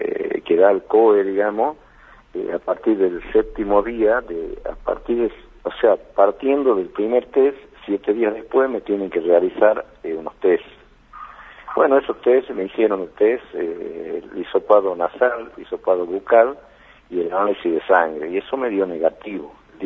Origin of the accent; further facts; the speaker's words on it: Tucumán, Argentina; Soy tucumano.